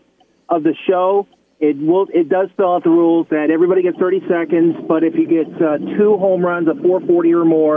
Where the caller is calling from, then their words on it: Cedar Falls, Iowa, United States; Well, calling from Cedar Falls.